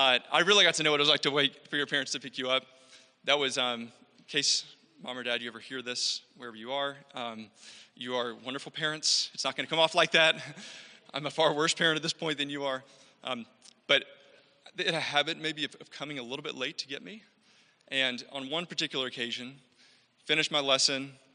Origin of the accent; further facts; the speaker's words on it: Georgia, United States; Not supposed to say that because I'm from Georgia